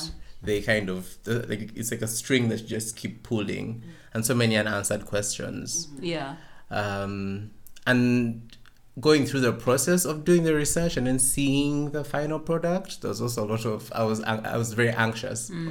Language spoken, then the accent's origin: English; Jinja, Eastern Region, Uganda; it happened in Jinja, which is my hometown